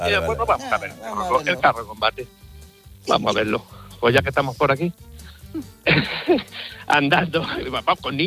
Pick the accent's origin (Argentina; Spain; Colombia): Spain; Granada, Andalusia; Yo soy de Granada.